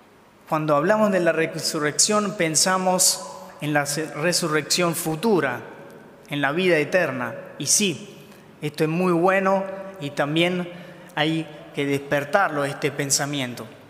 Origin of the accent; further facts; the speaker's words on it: Italy; Spanish is a second language; si estoy a distancia ahora, yo que soy de Italia, mañana puedo llamar a mi familia